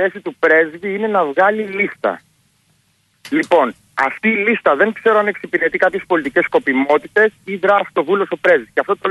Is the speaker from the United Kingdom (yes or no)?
yes; Manchester, North West England, United Kingdom; Εγώ προσωπικά είμαι από το Manchester, που είναι στη Βόρεια Αγγλία, οπότε δεν μπορώ να γυρίσω πίσω.